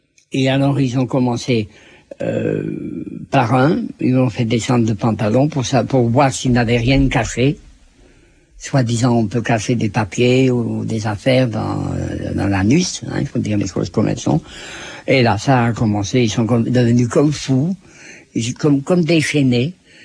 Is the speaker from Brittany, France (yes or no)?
no; Grand Est, France; en tant qu'Alsacien, il y a peut-être aussi un peu de germanisme là-dedans.